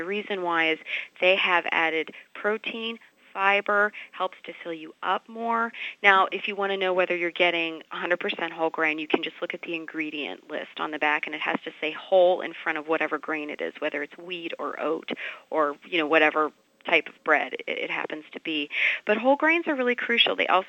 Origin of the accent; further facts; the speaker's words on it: Pittsburgh, Pennsylvania, United States; I'm originally from Pittsburgh.